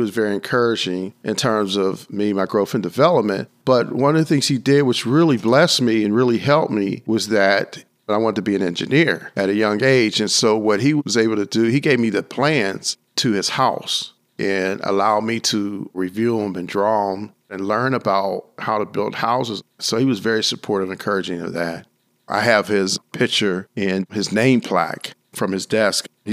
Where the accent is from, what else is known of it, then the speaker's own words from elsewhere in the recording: Pittsburgh, Pennsylvania, United States; I was born here in Pittsburgh in January 19th, 1959. Initially, was on the hill. In sixth grade, we moved over into Chartiers area.